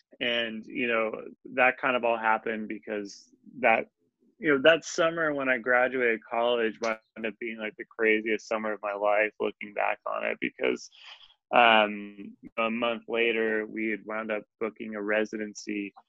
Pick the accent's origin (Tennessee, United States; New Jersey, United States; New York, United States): New Jersey, United States; I grew up in New Jersey, and so my parents would come to see us every Wednesday there.